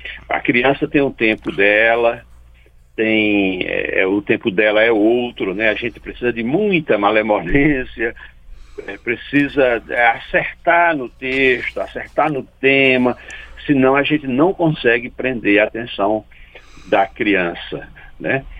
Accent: Ceará, Brazil; Eu fui alfabetizado lendo cordel. Eu sou do interior do Ceará, mas da zona rural. E lá onde eu morava não tinha escola.

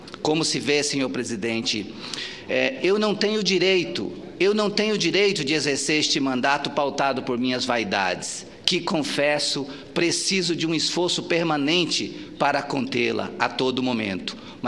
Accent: Paraná, Brazil; born there; now in Acre, Brazil; hoje eu tenho a honra de ter duas naturalidades. Sou paranaense de nascimento, mas sou acriano não só de coração, mas de documento também, porque hoje sou documentadamente acriano.

